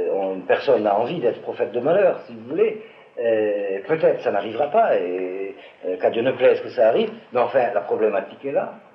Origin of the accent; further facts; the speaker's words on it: Algeria; moved away; je suis moi-même un juif originaire des pays d'islam. Pour ne pas vous cacher, je suis originaire d'Algérie